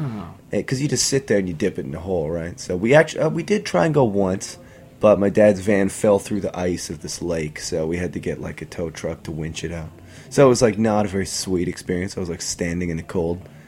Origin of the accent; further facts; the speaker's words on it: Canada; now in Brooklyn, United States; We're both kind of like, yeah, we're Canadian. I hope we don't get kicked out.